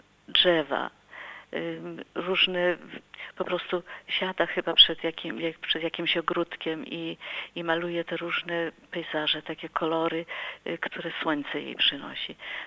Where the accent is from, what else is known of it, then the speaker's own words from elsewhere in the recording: Russia; bo ja wyrosłam w Rosji, gdzie nie było żadnych książek, nie było żadnych wtedy ani żadnych telewizji